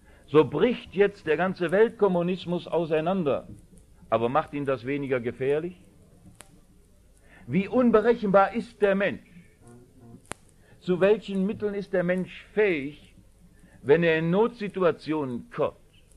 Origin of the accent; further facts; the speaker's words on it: Germany; dass wir als Deutsche, als Westdeutsche und Ostdeutsche seit 45 Jahren ohne Friedensvertrag leben